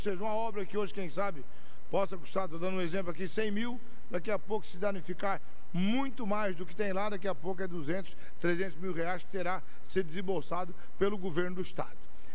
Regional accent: São João Batista, Santa Catarina, Brazil; a localidade de Tigipió, minha terra natal, São João Batista

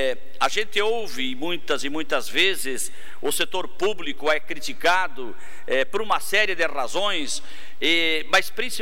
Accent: Arroio Trinta, Santa Catarina, Brazil; born there; da minha cidade natal, Arroio 30

